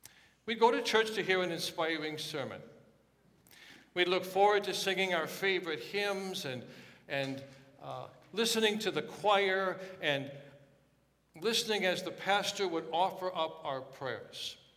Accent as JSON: {"language": "English", "town": "Watertown", "country": "United States", "tie": "born or raised there", "said": "When I was growing up in Watertown, I worked at two of them, a Consolidated, which then became Speedway, and a Clark station."}